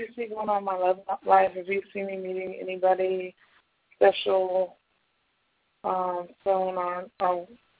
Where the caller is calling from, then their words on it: Washington, District of Columbia, United States; I'm calling from Washington, D.C.